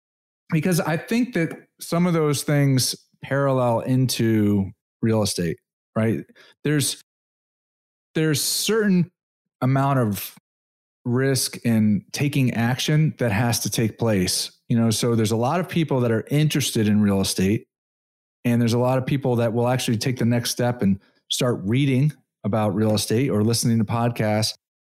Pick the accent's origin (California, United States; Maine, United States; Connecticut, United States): Connecticut, United States; Brookfield; what town? Because I grew up in Brookfield.